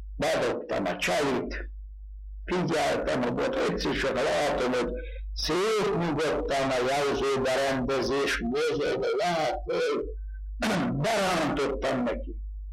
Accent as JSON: {"language": "Hungarian", "town": "Galanta", "region": "Trnava Region", "country": "Slovakia", "tie": "born or raised there", "said": "1925. március 3-án születtem, Paksonparban. … Galantai lakos, mert ma a születésem után 2 év múlva majd Galantán lakunk."}